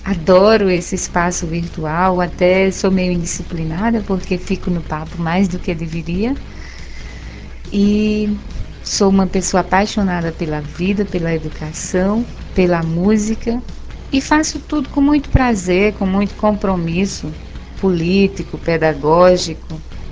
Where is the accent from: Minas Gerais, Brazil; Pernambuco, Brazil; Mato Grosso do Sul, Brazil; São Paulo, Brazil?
Pernambuco, Brazil; Nós somos do interior de Pernambuco.